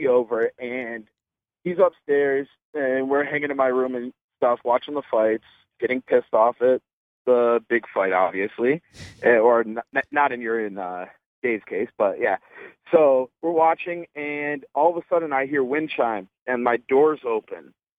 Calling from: Cleveland, Ohio, United States; from Cleveland.

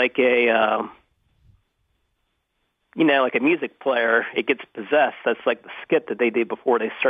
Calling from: Cumberland, Maryland, United States; from Cumberland, Maryland.

